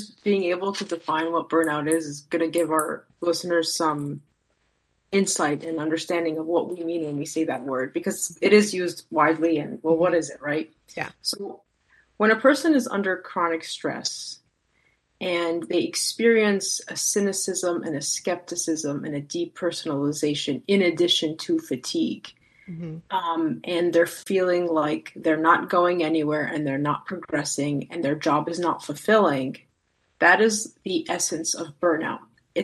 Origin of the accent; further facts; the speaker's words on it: New Jersey, United States; I am originally from New Jersey. I went to college in New Jersey.